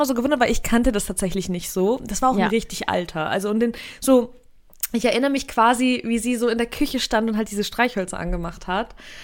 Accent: Saint Petersburg, Russia; die hat man sich damals bei uns in St. Petersburg, hat sie meine Mutter geholt

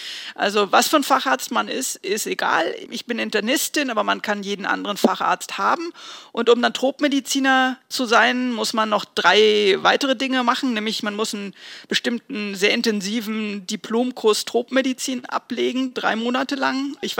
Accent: Heidelberg, Baden-Württemberg, Germany; born there; Ich bin in Heidelberg geboren, genau.

